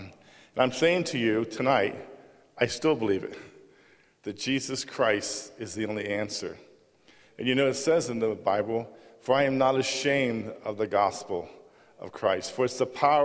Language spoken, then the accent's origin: English; Ohio, United States; I'm from Brown County, Ohio.